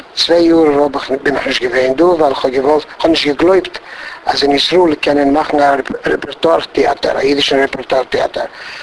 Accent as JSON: {"language": "German", "town": "Ștefănești", "region": "Botoșani County", "country": "Romania", "tie": "born there", "first_language": "Yiddish", "second_language": "German", "said": "In Stefanest. Stefanest ist ein kleines Städtel in der Grenze mit Russland. Und da ist ein größer Zadig, das ist Stefanester Rebbe. Und ich bis 7 Jahre habe ich nicht geredet, keine andere Sprache, nur Jiddisch."}